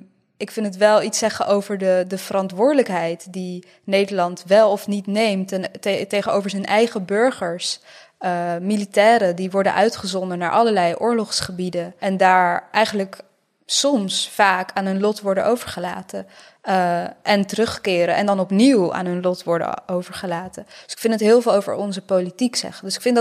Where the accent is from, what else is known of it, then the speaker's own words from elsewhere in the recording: Bosnia & Herzegovina; now in Netherlands; En voor mij is het, het is mijn geschiedenis als Bosnische, maar het is ook mijn geschiedenis als Nederlandse.